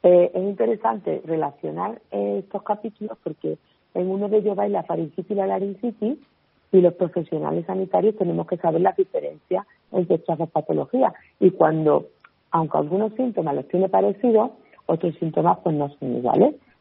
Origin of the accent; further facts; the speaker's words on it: Seville, Andalusia, Spain; yo que soy de Sevilla.